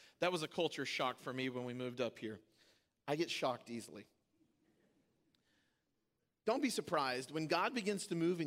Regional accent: Louisiana, United States; moved away; We learned when we moved here from Louisiana, it was a shocking thing to me, that people water their grass in the winter, the fall.

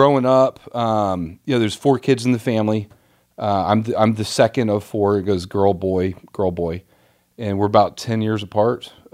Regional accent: Roswell, Georgia, United States; So I grew up born and raised in Roswell, Georgia, just north of Atlanta a little bit.

